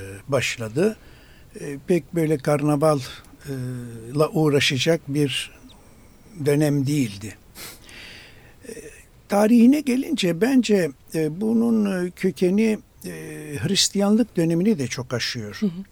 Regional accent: Istanbul, Turkey; Ben Beyoğlu'luyum ama Tatavla'da çok böyle kulüpte özellikle çalışmalarım oldu.

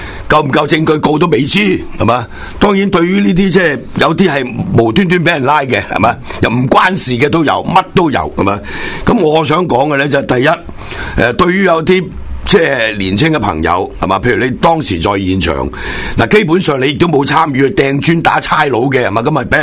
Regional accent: Hong Kong; 我哋香港人咧就系一个传统一个习惯嚟嘅

